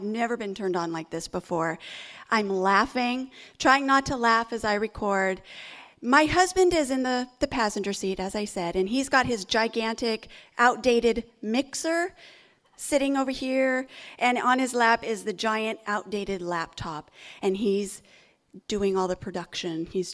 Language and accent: English; Sacramento, California, United States; Okay, I'm from Sacramento, and that's where I'm going to take you right now.